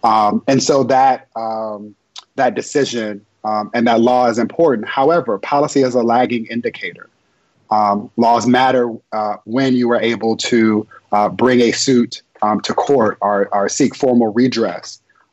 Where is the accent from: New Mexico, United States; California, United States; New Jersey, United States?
California, United States; Inglewood; born there; while I was born in Inglewood, California, my parents were both born and raised in Austin, Texas.